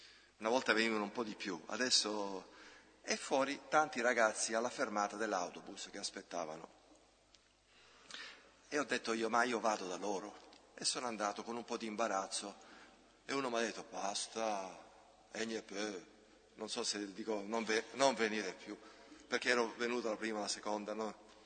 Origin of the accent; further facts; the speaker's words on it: Sicily, Italy; soprattutto dalle mie parti in Sicilia, non c'è l'ordine che c'è qui con i numerini